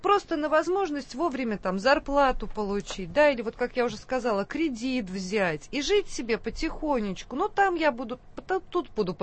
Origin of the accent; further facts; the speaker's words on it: Tver, Tver Oblast, Russia; Я просто сама из Твери, и я помню, как в 90-е годы в Твери на улицах бандиты стреляли друг в друга из автоматов